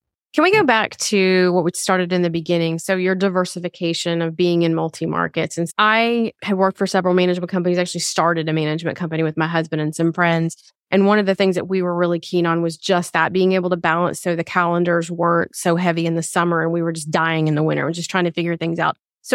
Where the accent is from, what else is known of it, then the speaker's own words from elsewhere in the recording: Arlington, Virginia, United States; I grew up in Arlington, Virginia, so very familiar with Sterling.